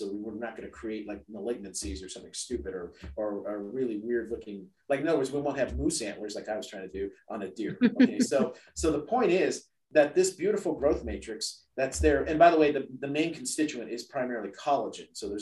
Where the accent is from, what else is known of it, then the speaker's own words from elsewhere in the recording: San Francisco, California, United States; So growing up in as an American born Chinese in San Francisco, and God love them, my grandparents, whenever I got sick, would drag me down to Chinatown into these various herbal shops.